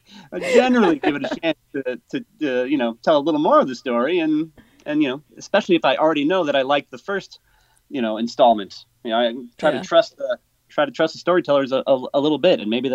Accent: Chicago, Illinois, United States; also born or lived in Amsterdam, Netherlands; Growing up in Chicago, soccer just did not penetrate my sphere at all, and I was a big sports fan.

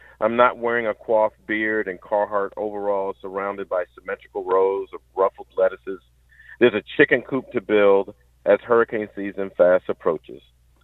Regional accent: Brunswick, United States; I grew up in Brunswick proper, right, inside the city of Brunswick. It's a very small micro city of Brunswick.

